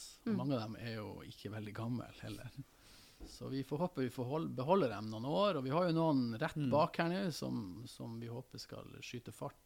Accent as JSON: {"language": "Norwegian", "town": "Narvik", "region": "Nordland", "country": "Norway", "said": "det jo fra Narvik, der jeg kommer ifra."}